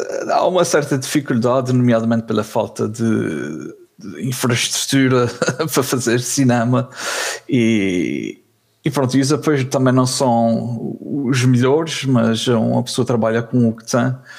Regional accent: Azores, Portugal; Pronto, como é que cresci nos Açores, tem aquele grupo de amigos

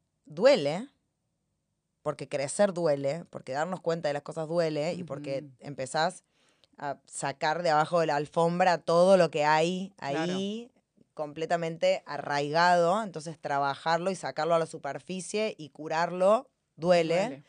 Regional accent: Argentina; que encima siendo argentina, sos el último orejón del tarro

